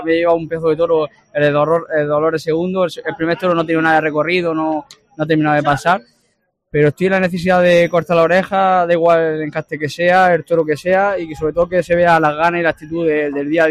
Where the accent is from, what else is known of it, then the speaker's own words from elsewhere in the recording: Andalusia, Spain; las dos ferias de mi tierra, que el año pasado en Roquetas de Mar corté tres orejas, este año me he visto fuera, y en Almería igual